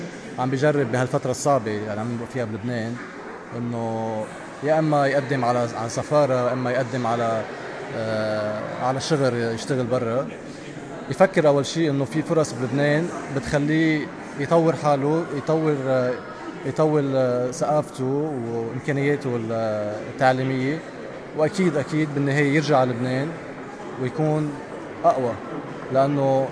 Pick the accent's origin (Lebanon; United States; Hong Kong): Lebanon; English is a second language; now in Nottingham, United Kingdom; I'm from Lebanon. I'm studying in Nottingham University.